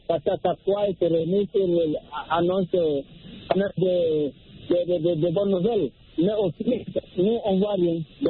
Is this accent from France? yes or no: no; Guinea; la Guinée, mon pays d'origine